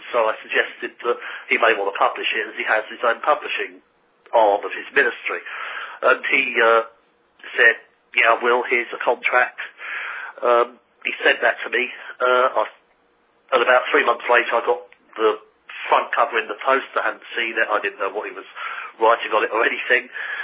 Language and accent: English; London, United Kingdom; as I was growing up in London from the IRA.